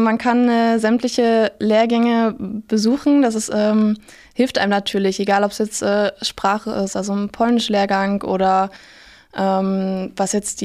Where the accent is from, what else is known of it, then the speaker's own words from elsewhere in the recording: Brandenburg, Germany; Ich komme gebürtig da aus der Region und habe auch mein Praktikum tatsächlich in Forst gemacht.